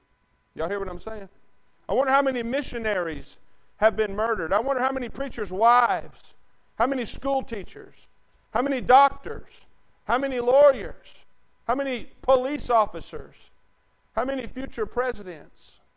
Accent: United States; it burdens me as an American

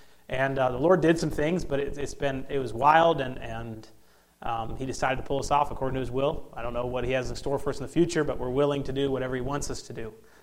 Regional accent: Pensacola, Florida, United States; I grew up in Florida, like I said, Pensacola

